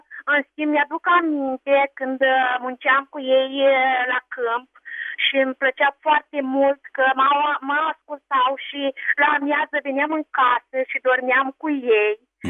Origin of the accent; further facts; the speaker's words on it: Bacău, Bacău County, Romania; Sunt din Bacău și vreau să felicit